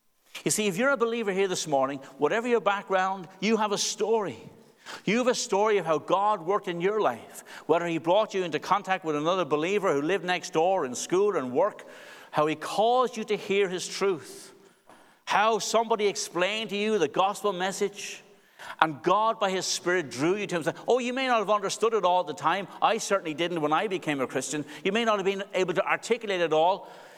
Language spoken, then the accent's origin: English; Dublin, Leinster, Ireland; also born or lived in Cork, Ireland; now in Northern Ireland, United Kingdom; I'm from Dublin originally. The accident may have given that away. My wife's from Belfast. We've got four children, three adult children now. And we live in Marilyn, the metropolis of Marilyn, somewhere between Lurgan and Moira.